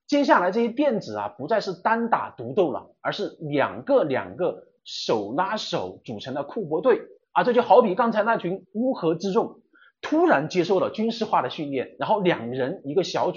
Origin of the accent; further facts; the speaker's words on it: China; 我们中国人啊，尤其是熟悉道德经的人啊